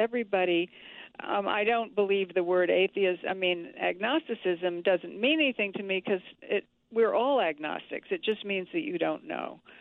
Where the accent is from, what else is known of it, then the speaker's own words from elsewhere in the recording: Savannah, Georgia, United States; I came from Savannah, Georgia, which is the Deep South